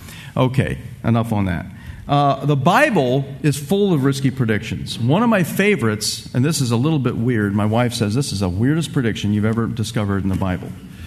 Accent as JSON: {"language": "English", "town": "Tampa", "region": "Florida", "country": "United States", "tie": "born or raised there", "said": "If I were to predict that there would is going to be in my hometown of Tampa, Florida, okay, the area where I live"}